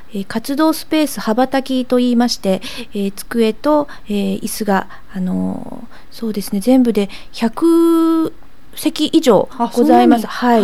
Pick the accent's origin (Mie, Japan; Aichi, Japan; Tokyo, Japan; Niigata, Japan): Mie, Japan; いえ、違います。仕事で初めて調布と関わるようになりました。三重県出身です。